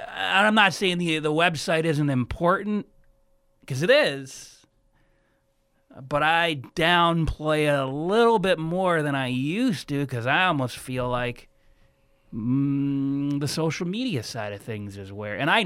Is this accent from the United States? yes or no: yes; Dunkirk, New York, United States; in my hometown back in Western New York, about an hour outside of Buffalo, hour south of Buffalo, right on Lake Erie. My hometown is Dunkirk, New York.